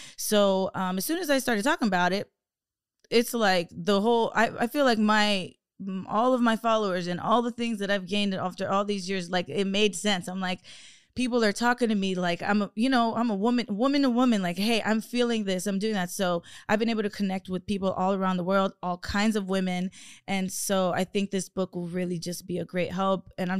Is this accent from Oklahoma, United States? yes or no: no; Miami, Florida, United States; I'm from Miami. We don't play that.